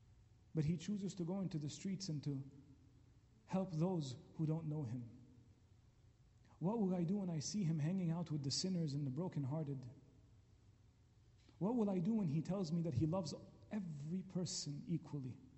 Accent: Montreal, Quebec, Canada; I grew up in Montreal

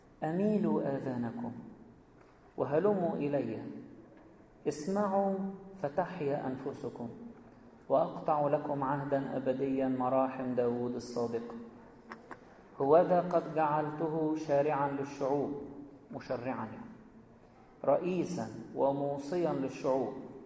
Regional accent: Egypt; عندنا في مصر يعني أغلبية الأرض صحاري زي ما أنتم عارفين

